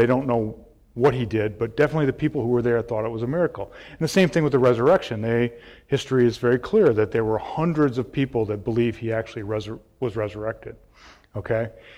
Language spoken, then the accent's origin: English; Michigan, United States; I grew up in Michigan, we had ponds, played a lot of ice hockey